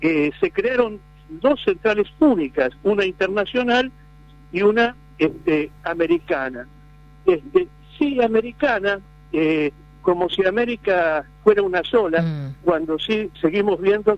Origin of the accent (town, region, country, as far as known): Argentina